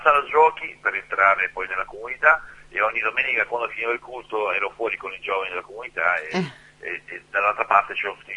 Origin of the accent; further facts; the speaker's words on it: Bari, Apulia, Italy; now in Foggia, Italy; Io sono un uomo di 52 anni, vivo a Foggia, sono di Bari, lavoro a Bari